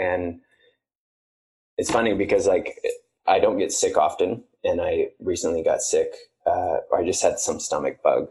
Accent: Reno, Nevada, United States; But growing up in Reno, there aren't many vegans.

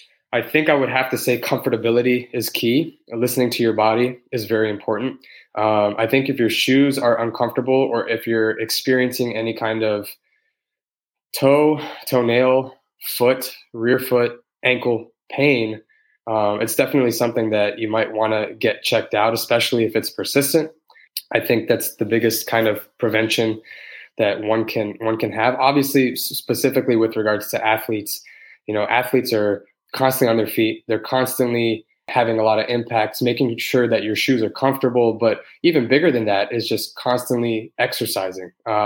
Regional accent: Toronto, Ontario, Canada; I was born and raised in Toronto

